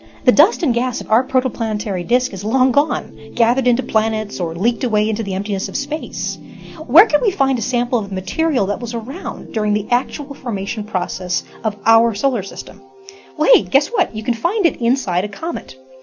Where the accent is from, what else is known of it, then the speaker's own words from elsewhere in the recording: Midwest, United States; And yes, I'm from the Midwest, so I can say that.